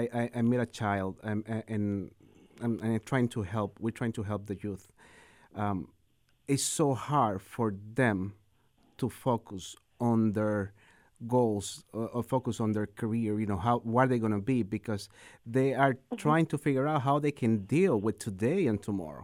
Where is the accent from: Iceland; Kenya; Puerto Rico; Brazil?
Puerto Rico; also born or lived in Buffalo, New York / New Jersey; now in United States; I grew up in Puerto Rico, so it's the way of life is not as expensive out here. Then I moved to Buffalo, New York, where it was relative cheaper to live. It was okay. Then I moved to New Jersey.